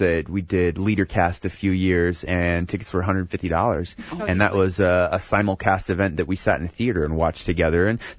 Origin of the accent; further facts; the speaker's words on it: Albuquerque, New Mexico, United States; And I'm really proud to call Albuquerque my hometown.